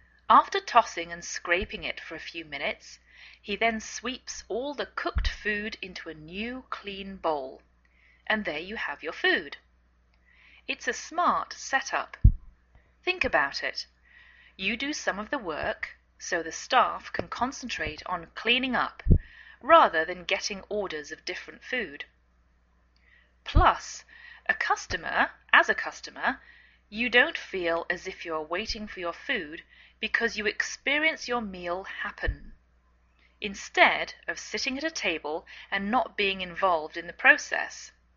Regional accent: England, United Kingdom; now in United States

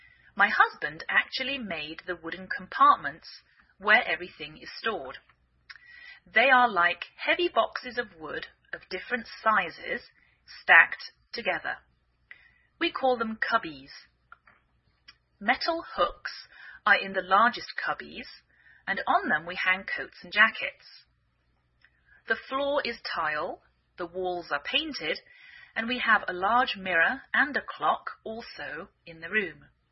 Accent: England, United Kingdom; now in United States

